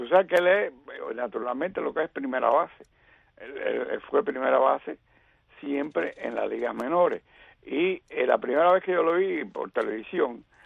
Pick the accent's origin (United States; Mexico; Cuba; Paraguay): Cuba; porque somos cubanos